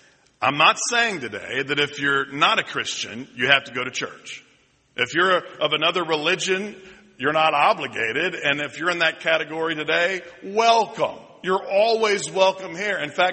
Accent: Atlanta, Georgia, United States; But growing up in Atlanta, I was a Braves fan.

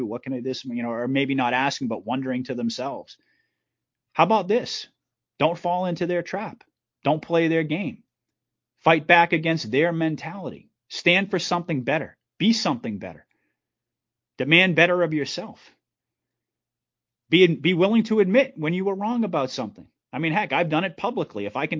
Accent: United States; I felt a responsibility just as a father, as an American, as a person who actually cares about my country

